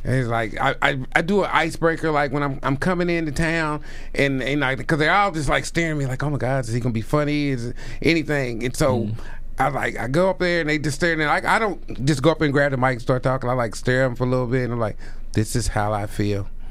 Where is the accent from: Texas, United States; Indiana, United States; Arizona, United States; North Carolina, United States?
Indiana, United States; Indianapolis; Yeah, I said I'm you know, I'm from Indianapolis, and I appreciate it for the sake of us all getting along tonight.